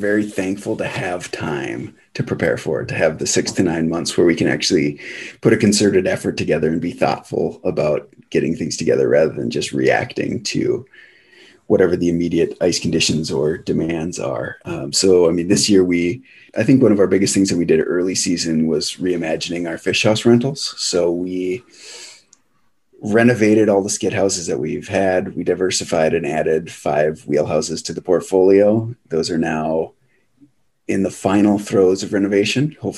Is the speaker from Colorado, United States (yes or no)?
no; Duluth, Minnesota, United States; Yeah, so I grew up in Duluth and spent a lot of time with Duluth.